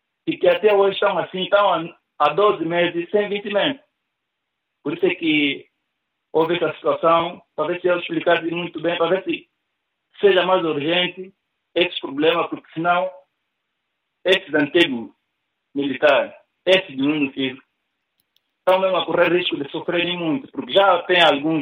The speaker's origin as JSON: {"language": "Portuguese", "country": "Angola", "said": "como cidadão, como angolano"}